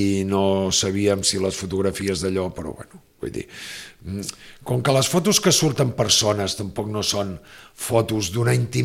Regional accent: Barcelona, Catalonia, Spain; perquè som de Barcelona, no vivim aquí, però sempre que podem, doncs

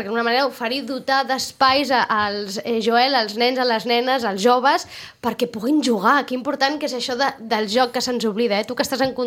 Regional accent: Sitges, Catalonia, Spain; els que som de Sitges, això ho hem fet tots, saltar la tanca de l'Utrillo del Barratxina.

